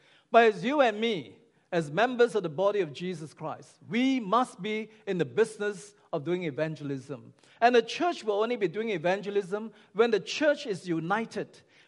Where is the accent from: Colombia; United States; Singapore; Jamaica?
Singapore; even though I'm a Singaporean, I still believe that the better food is found in KL.